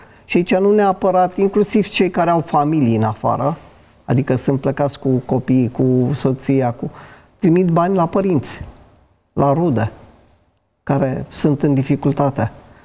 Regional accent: Transylvania, Romania; moved away; am zis cuiva din Italia că sunt român, din Transilvania, se gândea la Pennsylvania

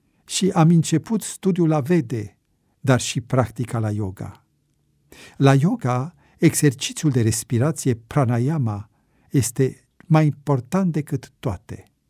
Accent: England, United Kingdom; Romanian is a second language; also born or lived in Hyderabad; Eu vin din Anglia. Sunt anglo-indiancă.

